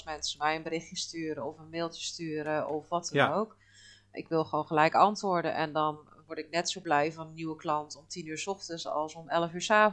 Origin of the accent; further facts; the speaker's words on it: Netherlands; wij als Nederlander onze talen spreken, vaak, in ieder geval gewoon de Engelse taal. Dat is voor ons toch wel vaak een tweede taal